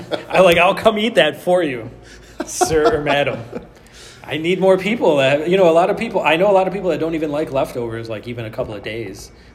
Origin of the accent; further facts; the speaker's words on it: Ireland; I'm Irish...